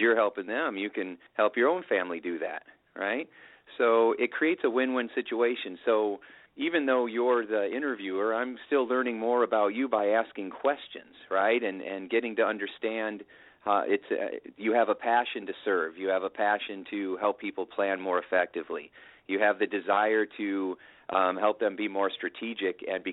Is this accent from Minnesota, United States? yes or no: no; Indiana, United States; I've got my farmer wisdom growing up in Indiana